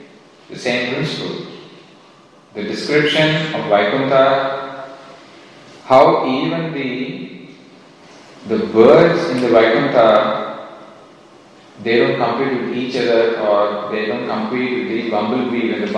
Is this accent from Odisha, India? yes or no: no; Chennai, Tamil Nadu, India; now in Australia; Now, how did I, as an Indian citizen, sitting in my state, Tamil Nadu, in Chennai, how did I land up here?